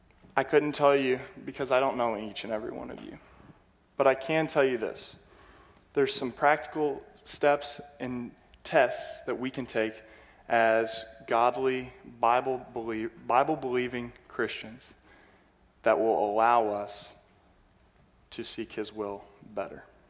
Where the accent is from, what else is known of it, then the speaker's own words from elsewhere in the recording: New Albany, Indiana, United States; My family is local. I'm from New Albany, Indiana. Grew up here in southern Indiana all my life. Moved away to play college basketball and then moved home from the University of Southern Indiana.